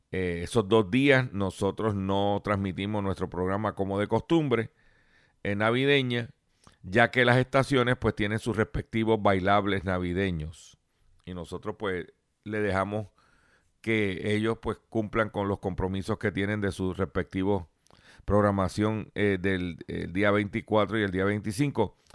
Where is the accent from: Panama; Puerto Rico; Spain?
Puerto Rico; Lares; allá en Lares, en mi pueblo de Lares.